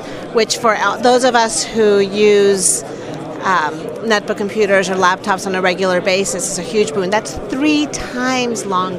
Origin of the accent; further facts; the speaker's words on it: Mexico City, Mexico; I'm from Mexico City.